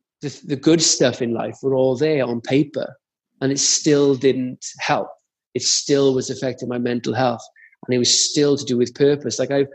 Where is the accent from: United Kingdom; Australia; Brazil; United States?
United Kingdom; Caerphilly, Wales; It's just, it can happen to any lad, and I'm a lad from Caerphilly